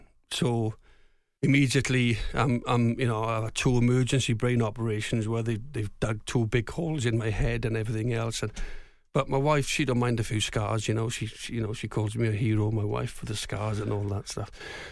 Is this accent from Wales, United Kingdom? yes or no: yes; Swansea, Wales, United Kingdom; I'm a Welsh speaker. I'm from Swansea, you know, I went to a Welsh-speaking school and I'm very patriotic. I'm a proud Welshman.